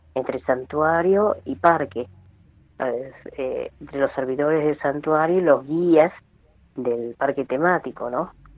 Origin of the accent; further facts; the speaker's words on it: La Plata, Buenos Aires Province, Argentina; now in Mina Clavero, Argentina; soy de La Plata, Buenos Aires, pero hace más de 30 años que vivo acá en la zona. Que vivo en Mina Clavero